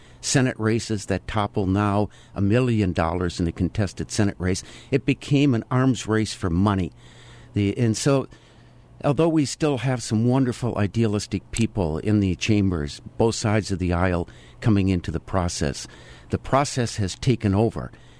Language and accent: English; Wisconsin, United States; for the state assembly from what was then Price, Rusk, and Sawyer counties in northern Wisconsin, my hometown.